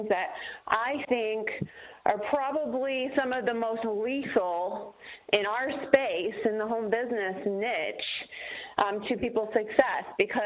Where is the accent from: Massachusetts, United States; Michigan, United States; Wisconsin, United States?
Michigan, United States; I'm from Michigan, so I always think back of the days when I could barely drive my car or couldn't go anywhere because we were all snowed in.